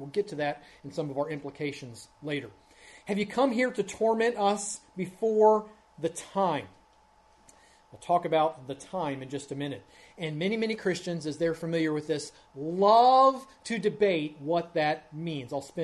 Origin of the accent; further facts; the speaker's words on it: Ohio, United States; But growing up in Ohio, as a matter of fact, not just growing up, but when Ann and I had our first house, there was a pig farm about a mile from our house.